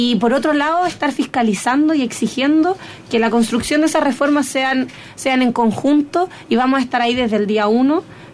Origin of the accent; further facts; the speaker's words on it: Linares, Maule, Chile; Estuve en un liceo particular subvencionado, soy de Linares. Estudiar en región te da otra visión también de la educación.